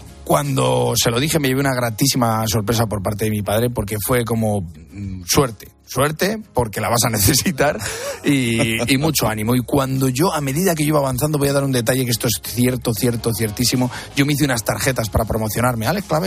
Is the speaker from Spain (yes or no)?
yes; Castile and León, Spain; Arión, que es mi pueblo, o a Fermosella, que es el pueblo de mi mujer